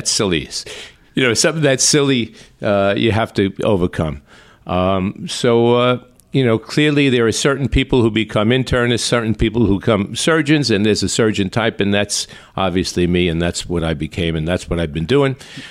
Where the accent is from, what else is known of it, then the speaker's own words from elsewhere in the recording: Brooklyn, New York, United States; I grew up in Brooklyn, the streets of Brooklyn.